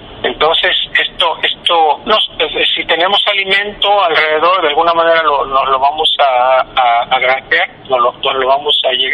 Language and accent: Spanish; Mexico; tenemos esa virtud como país, como pueblo, como mexicanos.